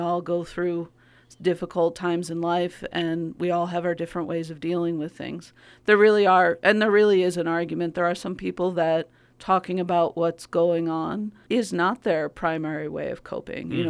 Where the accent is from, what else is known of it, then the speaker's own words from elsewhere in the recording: East Coast, United States; Well, again, I'm from the East Coast, as a lot of people know